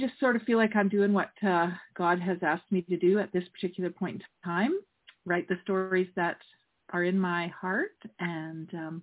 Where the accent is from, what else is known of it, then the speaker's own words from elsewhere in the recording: Canada; I'm actually a Canadian, so I live in Canada